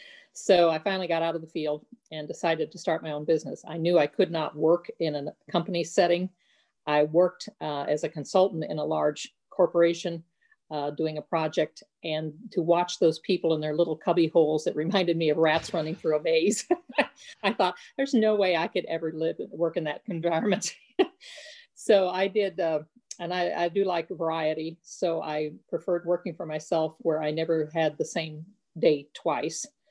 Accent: Winterset, Iowa, United States; I'm from Winterset, Iowa, which is John Wayne's hometown.

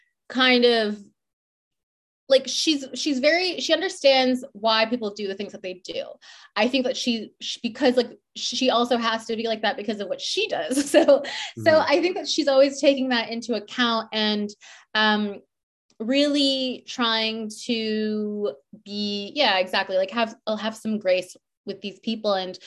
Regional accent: Toronto, Ontario, Canada; moved away as an adult; now in London, United Kingdom; like I grew up in Toronto. I moved to London when I was like 18

